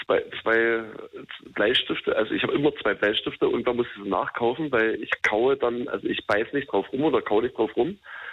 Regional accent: Brandenburg, Germany; Ich kann gut sechsen als Brandenburger eigentlich mittlerweile, ne?

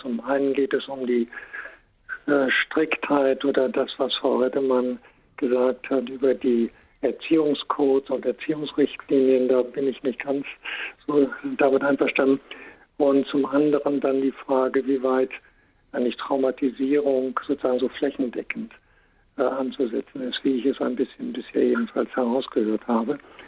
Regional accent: Dresden, Saxony, Germany; born there; Und ich bin in Dresden geboren worden.

